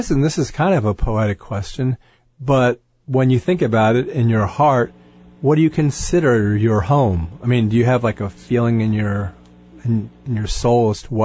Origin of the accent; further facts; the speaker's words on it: Philadelphia, Pennsylvania, United States; I grew up in Mount Airy at Upsall and Ardley Street.